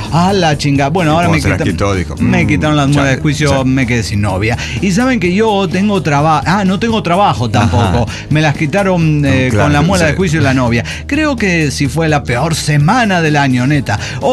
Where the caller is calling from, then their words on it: Celaya, Guanajuato, Mexico; de Celaya.